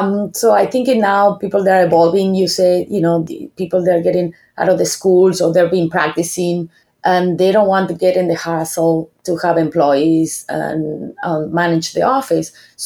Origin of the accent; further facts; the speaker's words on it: Argentina; English is a second language; moved away as an adult; now in California, United States; Like you say, I'm from Argentina. I grew up there. So I was practicing dentistry like that there. When I moved to California